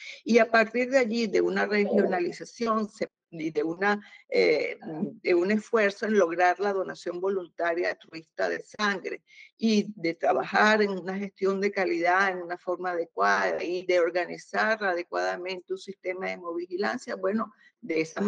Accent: Venezuela; Pero yo te puedo contestar esta pregunta como venezolana, viendo la realidad venezolana

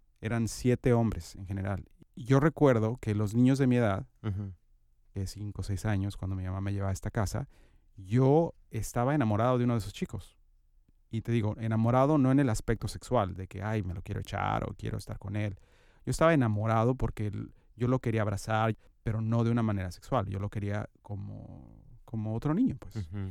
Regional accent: Guadalajara, Jalisco, Mexico; Mi mamá es de un pueblo que se llama Santa Cruz de las Flores, Jalisco. Yo verdaderamente crecí en Guadalajara, que es la ciudad, pero estuve intermitentemente entre Guadalajara y el pueblo

